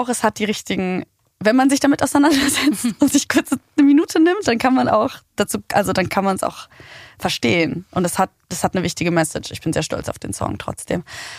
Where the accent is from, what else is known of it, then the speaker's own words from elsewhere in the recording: Sicily, Italy; Um die Frage zu beantworten, ich bin auf Sizilien aufgewachsen